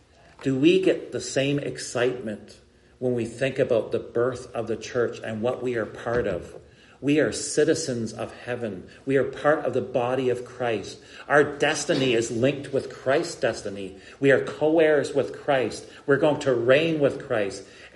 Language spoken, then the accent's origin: English; Canada; I come from Canada.